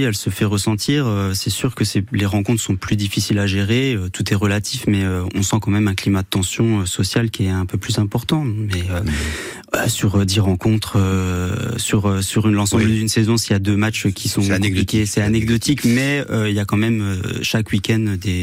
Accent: Grand Est, France; Après, en tant qu'Alsacien, on va souhaiter

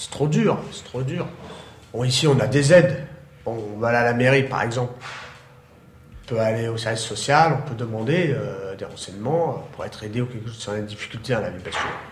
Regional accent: France; born there; Pourtant, je suis né en France et je me sens vraiment pas français, mais je me sens bien quoi ici.

